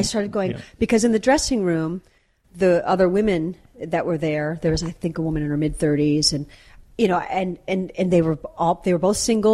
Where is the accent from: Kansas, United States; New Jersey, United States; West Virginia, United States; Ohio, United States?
Ohio, United States; Sandusky; I grew up in Ohio.